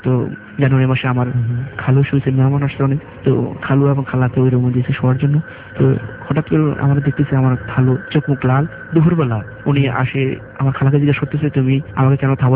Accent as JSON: {"language": "Bangla", "town": "Chandpur", "region": "Chittagong Division", "country": "Bangladesh", "said": "আমার দেশের বাড়ি চাঁদপুর"}